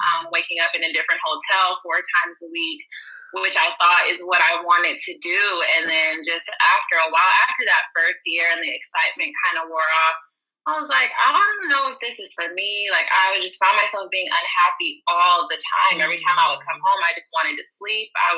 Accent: Long Beach, California, United States; I'm from Long Beach, California. I moved up here to the Bay Area in 2015

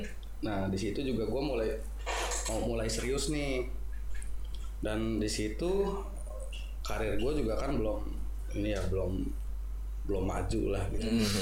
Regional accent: Serang, Banten, Indonesia; Nah, oke, kita berasal dari Serang ya.

